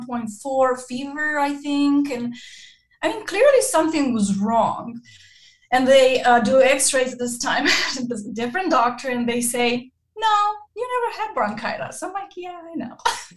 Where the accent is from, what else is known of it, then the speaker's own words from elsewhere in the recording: Romania; I come from rough, tough kind of background. I grew up in Romania and I grew up more the oldest of 12.